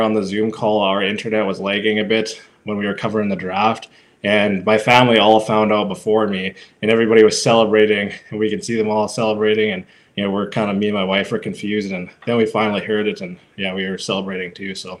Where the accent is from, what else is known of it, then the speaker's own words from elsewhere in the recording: Melfort, Saskatchewan, Canada; I started when I was 15, but that was as early as we could in Melfort. We didn't have a minor football or anything like that when I was growing up.